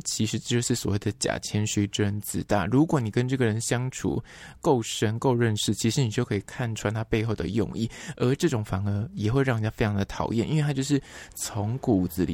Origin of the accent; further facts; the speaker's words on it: Shilin, Taipei, Taiwan; 我是士林在这边土生土长的在地人